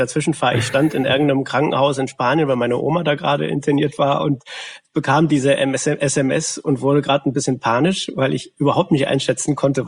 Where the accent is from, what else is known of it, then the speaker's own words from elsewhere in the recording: North Rhine-Westphalia, Germany; wir kommen beide aus Westfalen bzw. Lippe